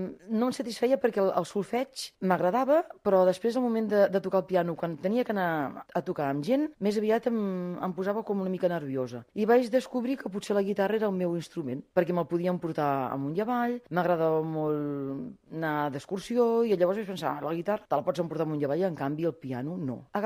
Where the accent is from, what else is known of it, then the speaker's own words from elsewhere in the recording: Barcelona, Catalonia, Spain; now in El Masnou, Spain; Visc a Masnou i ja fa 25 o potser 28 anys que hi visc, però sóc nascuda a Barcelona, vaig néixer en el barri del Raval i vaig estar doncs, fins als 21 anys.